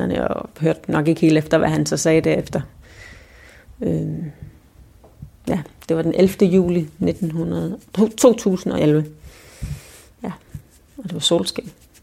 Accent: Odense, Region of Southern Denmark, Denmark; en gammel veninde i Odense, hvor jeg kommer fra

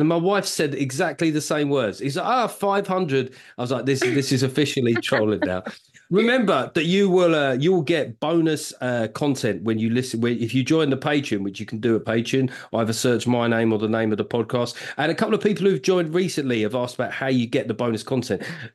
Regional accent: London, United Kingdom; accent: South London; people couldn't understand my accent at all.

